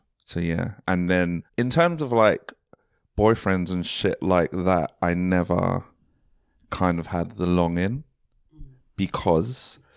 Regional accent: Croydon, London, United Kingdom; I'm from Croydon

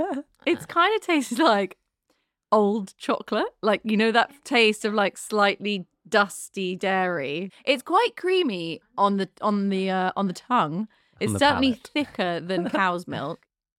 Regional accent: South West England, United Kingdom; I'm from Somerset.

